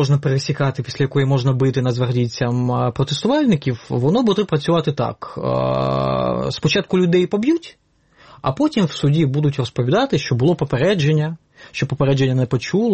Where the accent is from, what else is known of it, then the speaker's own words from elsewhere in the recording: Rivne Oblast, Ukraine; Рівненщина, я сам з Рівненщини, скажімо так.